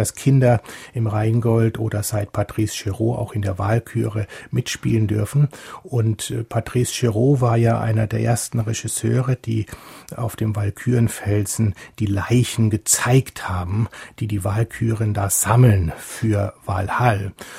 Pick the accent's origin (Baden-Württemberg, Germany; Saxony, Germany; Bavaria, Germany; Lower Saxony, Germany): Bavaria, Germany; Bayreuth; born there; Naja, ich bin ja in Bayreuth geboren.